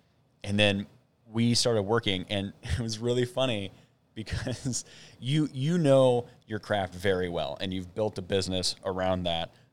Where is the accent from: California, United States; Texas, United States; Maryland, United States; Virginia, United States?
Virginia, United States; born there; I was born in Virginia.